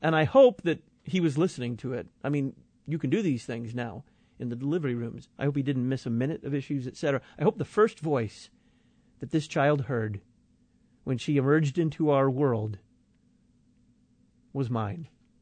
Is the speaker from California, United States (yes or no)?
no; Texas, United States; You got to remember, while I am a Texan, that's the old man.